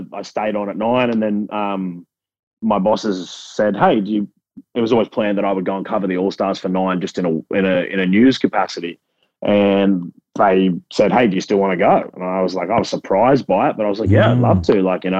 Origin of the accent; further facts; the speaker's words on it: Queensland, Australia; Especially because I grew up in Queensland and my whole basic high schooling life when I go to high school in 2006 to 2010.